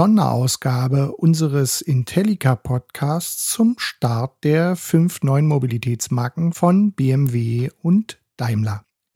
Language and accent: German; Berlin, Germany; Als Berliner freut mich die Antwort auf die Frage nach dem Warum Berlin besonders.